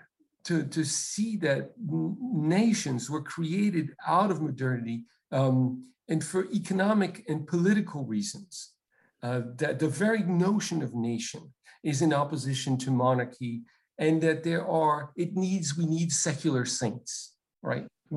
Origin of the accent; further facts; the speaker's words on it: Paris, Île-de-France, France; my comments in terms of the experience of race is from the experience from the perspective of a white middle class Parisian